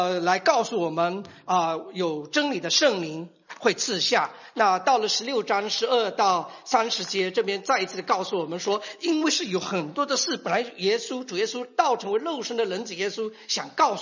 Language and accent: Chinese; Fujian, China; 我讲的普通话不怎么样啊？你可能会知道我是福建人，或者福建里面山比较山区里面的人。